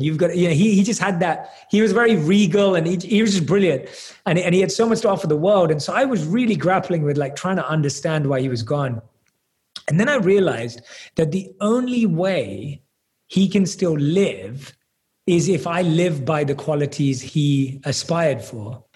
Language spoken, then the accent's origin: English; London, United Kingdom; I was born and raised in London and I didn't have any affinity towards monks or any of that growing up in London.